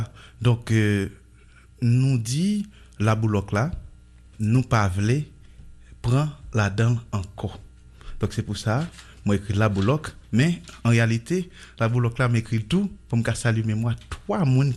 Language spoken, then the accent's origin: French; Haiti; Et ouais, langue créole là, c'est le qui beau sincérité là, en tant qu'haïtien.